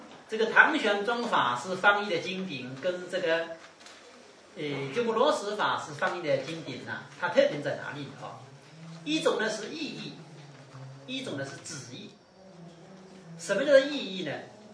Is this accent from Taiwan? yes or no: no; China; 这样呢很适合我们中国人学习啊